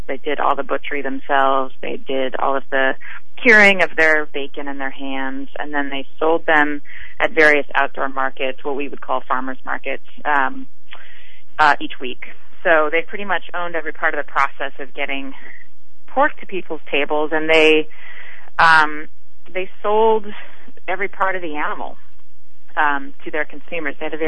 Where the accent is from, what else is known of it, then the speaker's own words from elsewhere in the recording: Oregon, United States; I'm from Oregon originally, and mm-hmm. I'm gonna get back home and moved to Portland, Oregon